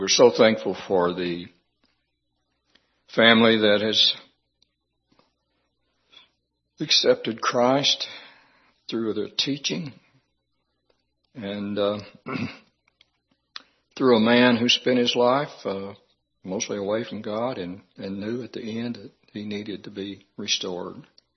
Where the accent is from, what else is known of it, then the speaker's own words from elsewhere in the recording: the South, United States; accent: southern; Well, I appreciate your putting up with my southern accent. I can't get rid of it, so. It won't go away, and I've been in the city a long time.